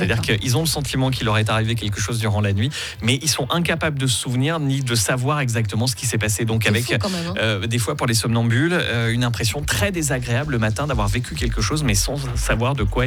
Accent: Switzerland; Il y a une grosse étude qui a été menée chez nous en Suisse, du côté de Lausanne

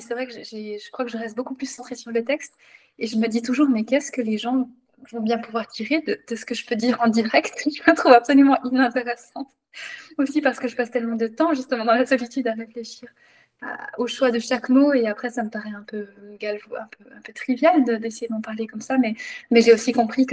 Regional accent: Jura, Switzerland; J'ai grandi dans le Jura suisse à partir de l'âge de 5 ans. J'ai fait le lycée. Ensuite, j'ai étudié à Bienne.

